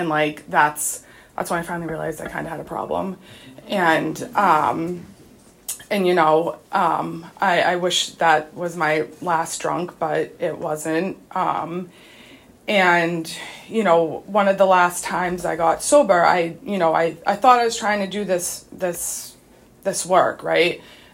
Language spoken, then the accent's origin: English; Massachusetts, United States; I grew up here in Massachusetts, up on the North Shore, and from a very young age, I never felt comfortable in my own skin.